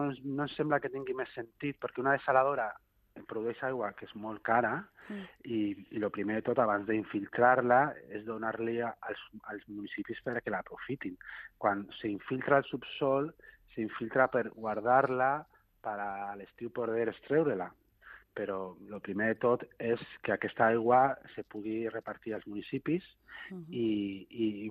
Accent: Jesús, Catalonia, Spain; I poso un exemple a Jesús, jo soc de Jesús

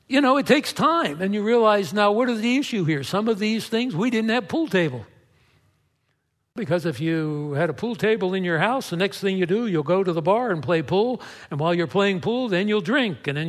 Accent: East Coast, United States; When we came here from the East Coast, I came out of a conservative background, and we didn't dance.

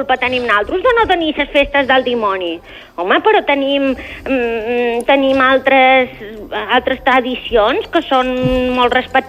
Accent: Balearic Islands, Spain; jo no sóc de Sant Antoni de Portmany

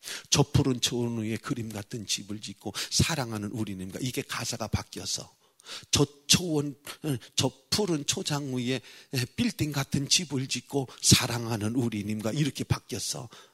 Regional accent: Chungcheong, South Korea; 멍청도라 그래야 괜찮으니까. 거기가 내 고향이니까 괜찮아.

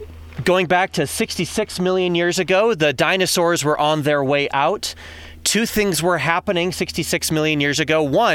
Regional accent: Michigan, United States; I'm from Michigan, we say pop.

